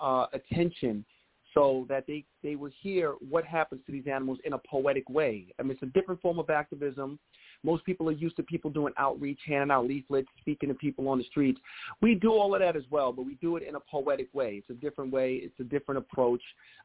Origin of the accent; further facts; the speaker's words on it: New York, United States; being that I'm from New York, I'm inspired by New York.